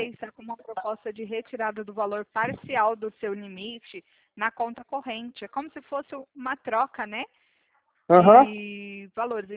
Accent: São Paulo, Brazil; eu sou de São Paulo.

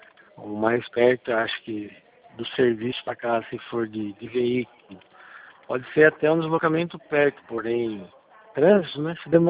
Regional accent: Itapetininga, São Paulo, Brazil; eu sou de Itapetininga. Itapetininga tem em torno de 160 mil habitantes.

